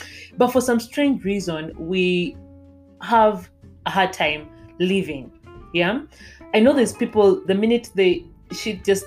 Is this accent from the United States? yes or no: no; Kenya; I know, like I'm Kenyan, but really.